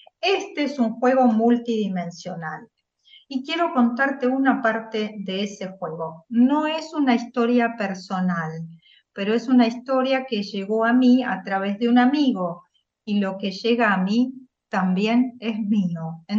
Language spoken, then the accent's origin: Spanish; Argentina; A mí, como argentina.